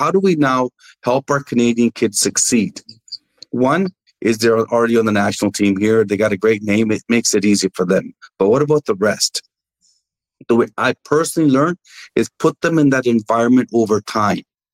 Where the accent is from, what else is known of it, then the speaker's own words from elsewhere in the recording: Punjab, India; Listen, I'm Punjabi. I'm Indian, right? We always want a deal.